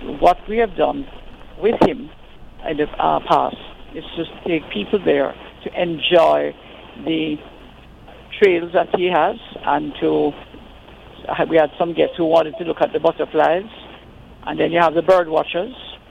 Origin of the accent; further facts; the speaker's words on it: Jamaica; To be honest, I'm embarrassed as a Jamaican.